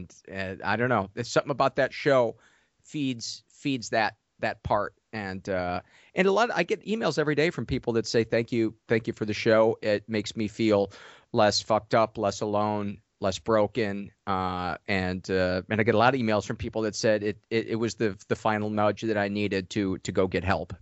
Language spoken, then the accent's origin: English; Homewood, Illinois, United States; also born or lived in South Holland; I was born in South Holland, and then my family moved to Homewood, and that's where I spent most of my childhood was in Homewood. Then I went to school at Indiana University in the mid-'80s, and then graduated from there and moved back home for a couple of years